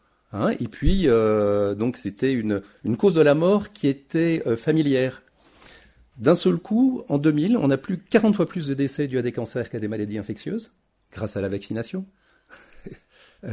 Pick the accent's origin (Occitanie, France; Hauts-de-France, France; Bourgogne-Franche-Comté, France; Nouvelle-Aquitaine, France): Bourgogne-Franche-Comté, France; Moi, je suis un Jurassien de la montagne du Jura, dans un petit village de 300 habitants. Je sais, avec un village, avec un cimetière autour du village où tous mes ancêtres sont enterrés.